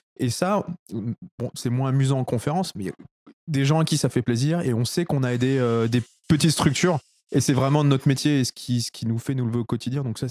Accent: France; il faut dire qu'on est français

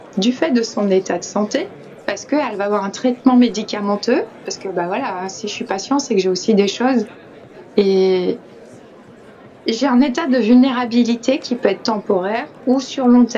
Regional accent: France; Enfin, chez nous, en France.

